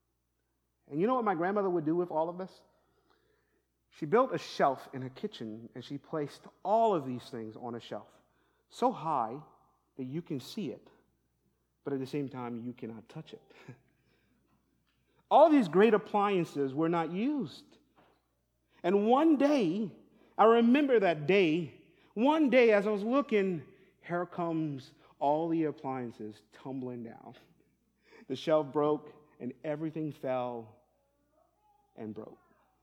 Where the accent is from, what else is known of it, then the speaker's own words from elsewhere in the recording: St. Lucia; I grew up in St. Lucia, and my grandmother, I was raised by my grandparents